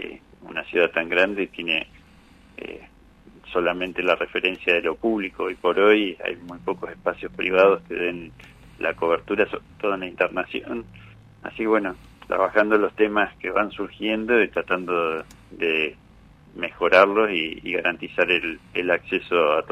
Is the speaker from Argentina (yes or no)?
yes; Patagonia, Argentina; nosotros somos patagónicos y acá hace frío, llueve, hay viento